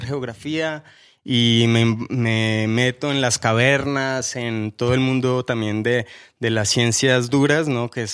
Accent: Colombia; no soy mexicano, yo soy colombiano, y crecí en el campo hasta mis 15 años

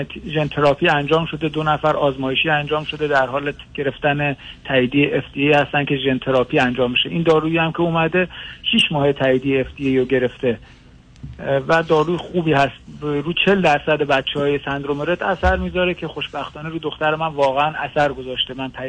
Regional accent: Iran; ما ایرانی هستیم

